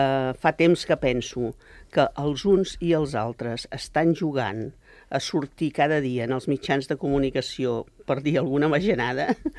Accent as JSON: {"language": "Catalan", "region": "Catalonia", "country": "Spain", "said": "com a catalana em sento avergonyida, i com a catalana, com a espanyola, i com a santcugatenca i com a terrassenca."}